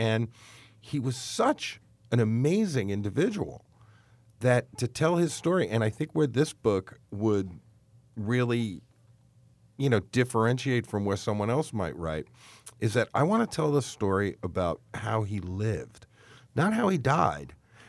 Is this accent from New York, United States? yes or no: yes; New York, United States; I'm from New York, and if I walk down the street in Manhattan and ask 100 people who Lance Saigon was, nobody would know him.